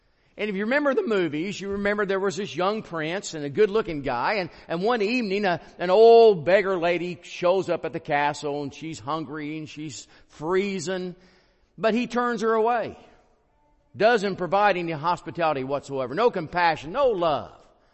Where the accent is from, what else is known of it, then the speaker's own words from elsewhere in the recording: Athens, Alabama, United States; I tell people now I'm from the Athens of the Alabama.